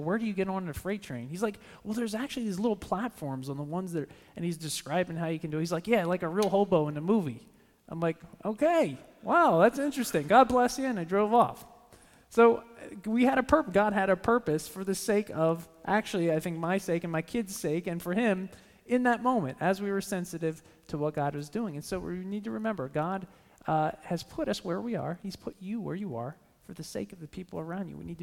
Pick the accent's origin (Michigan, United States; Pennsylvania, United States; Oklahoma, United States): Pennsylvania, United States; King of Prussia; I grew up in King of Prussia